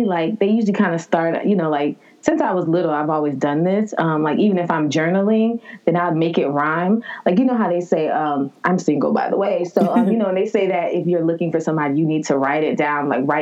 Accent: Florida, United States; because I grew up in Florida.

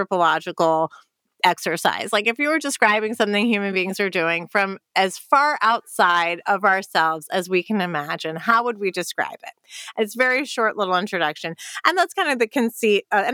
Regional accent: United States; I mean, obviously I grew up in America

